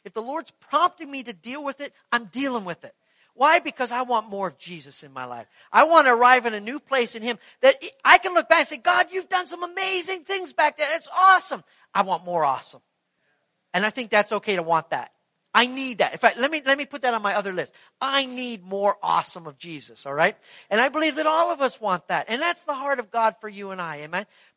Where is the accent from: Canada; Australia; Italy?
Canada; now in United States; In my case, I can say I'm a Scotchman. I'm a Canadian.